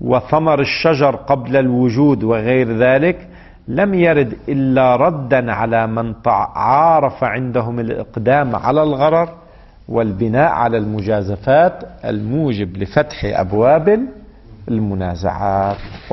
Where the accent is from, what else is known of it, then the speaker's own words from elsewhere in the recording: Lebanon; now in Iran; عندنا في لبنان لا تقدر بالوزن، ضمة، يعني تأخذ ضمة تربطها ويضعها البائع